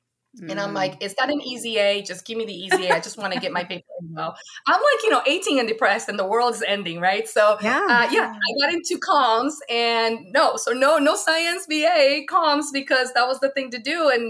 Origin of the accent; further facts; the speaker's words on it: Florida, United States; I'm from South Florida.